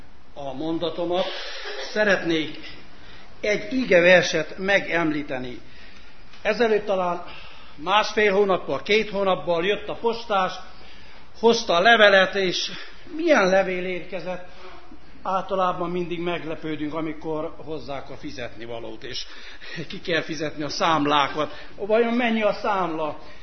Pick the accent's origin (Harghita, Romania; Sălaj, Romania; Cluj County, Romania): Sălaj, Romania; Sarmaság; 3 hete, 3,5 hete Sarmaságra voltunk hívva, 75 éves jubileum ünnepély volt, ott születtem, ott nevekedtem, 28 évet töltöttem ott.